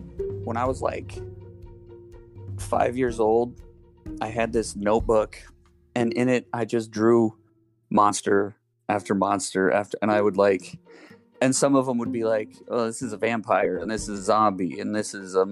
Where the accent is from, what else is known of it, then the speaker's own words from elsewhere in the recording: United States; now in Omaha, United States; Spent a good chunk of my childhood living in various trailer parks up and down the Mississippi River.